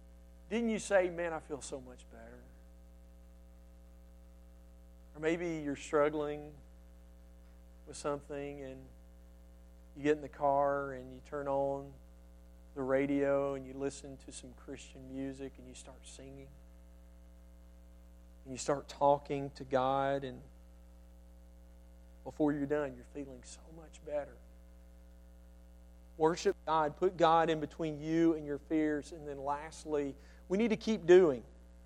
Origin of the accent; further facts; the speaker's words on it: Hamilton, Alabama, United States; When I was little growing up in Hamilton, Alabama, in our house, we had a basement.